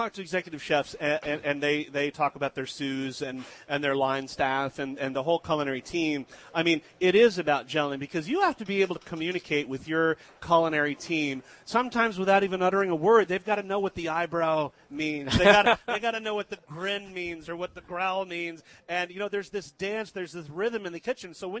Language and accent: English; Washington, District of Columbia, United States; My hometown.